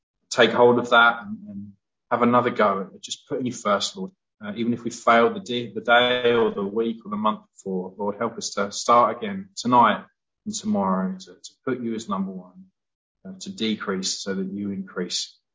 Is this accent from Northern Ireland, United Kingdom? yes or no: no; East of England, United Kingdom; I was born and raised in Essex, and my mum and dad would profess to be Christians